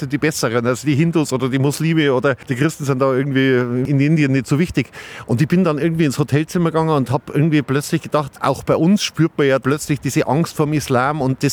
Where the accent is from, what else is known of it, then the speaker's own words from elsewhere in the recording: Oberammergau, Bavaria, Germany; Ich bin in einem Wirtshaus in Oberammergau aufgewachsen.